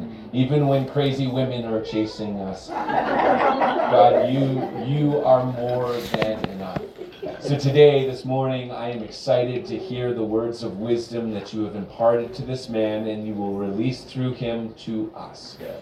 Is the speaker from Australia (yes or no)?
no; Edmonton, Alberta, Canada; And for those that have joined, I'm born in Edmonton, Alberta.